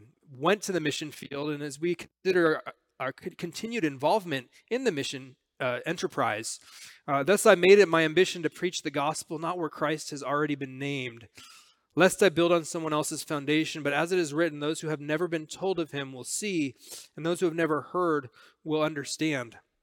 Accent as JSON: {"language": "English", "town": "Los Angeles", "region": "California", "country": "United States", "tie": "born or raised there", "said": "growing up in Los Angeles as an Italian American."}